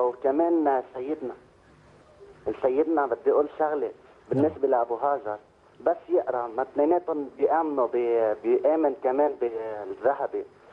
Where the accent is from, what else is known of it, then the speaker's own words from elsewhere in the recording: Lebanon; now in Saudi Arabia; أنا لبناني بس عايش بالسعودية.